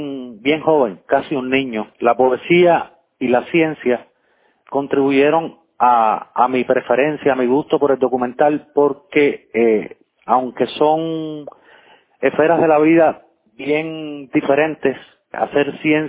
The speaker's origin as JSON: {"language": "Spanish", "country": "Cuba", "said": "la vida del cubano y poner en alto el nombre de mi país y del lugar de donde soy."}